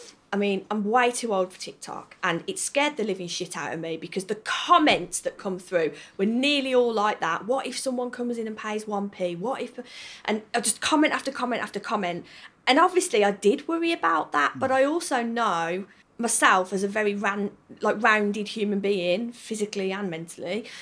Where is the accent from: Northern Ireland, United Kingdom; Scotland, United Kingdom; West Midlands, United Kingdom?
West Midlands, United Kingdom; Birmingham; But honestly, I'm so proud of being a Brummie, because community here is so important to a lot of people